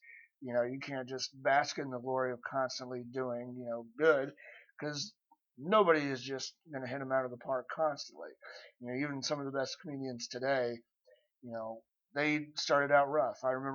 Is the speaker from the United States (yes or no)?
yes; Kansas City, United States; Yeah, I'm originally from Kansas City, but I wanted to go with a catchy title